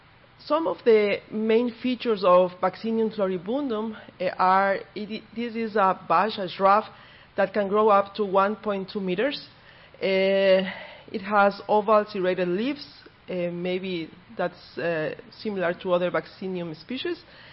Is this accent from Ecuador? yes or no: yes; Ecuador; English is a second language; I come from Ecuador, that's in South America.